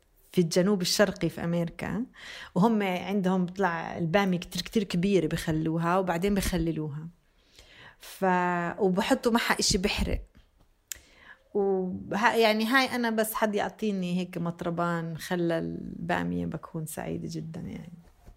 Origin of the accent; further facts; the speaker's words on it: Bethlehem, West Bank, Palestine; also born or lived in Jenin; يعني لحد قبل 10 سنين ما كنتش أعرف إشي عن المطبخ الفلسطيني غير يعني منطقة بيت لحم وين أنا تربيت.